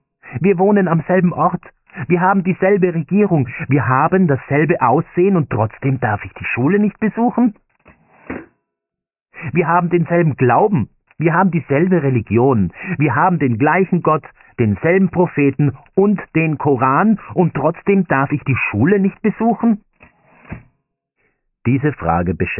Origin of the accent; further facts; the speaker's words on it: Afghanistan; also born or lived in Iran; Als Afghane ohne Aufenthaltsgenehmigung ist so ziemlich alles unleistbar für dich.